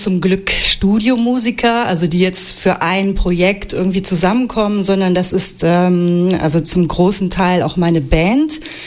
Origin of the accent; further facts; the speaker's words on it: Trier, Rhineland-Palatinate, Germany; now in Hannover, Germany; aus Trier, aus meiner alten Heimat. Ich bin ja erst seit 5 Jahren hier in Hannover.